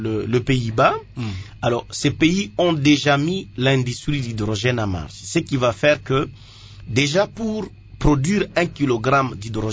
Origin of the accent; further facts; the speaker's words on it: DR Congo; mais c'est une responsabilité de tous les fils et toutes les filles de la RDC en tant que Congolais.